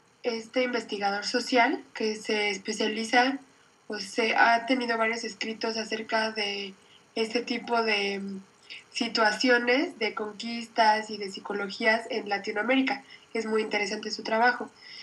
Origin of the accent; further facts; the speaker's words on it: Mexico; no solo los demás nos ven así, pero también nosotros nos vemos así, como mexicanos.